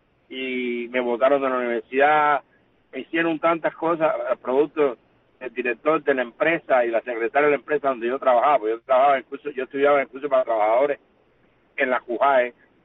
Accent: Cuba; Dios me lo bendiga a ustedes también y a mi pueblo cubano. Gracias por dejarme hablar a mi pueblo.

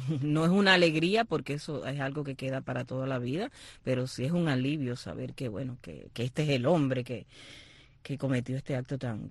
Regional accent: Cuba; yo soy cubana, yo no soy mexicana

